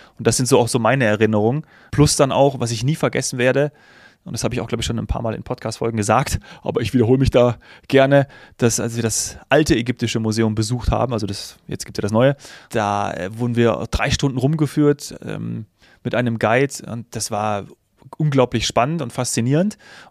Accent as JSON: {"language": "German", "region": "Hesse", "country": "Germany", "tie": "born there", "said": "ich komme gebürtig aus Nordhessen"}